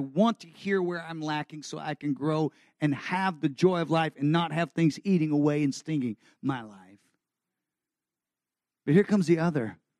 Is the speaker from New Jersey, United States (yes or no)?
no; Texas, United States; Because I'm from Texas, and I can kick everyone's backside.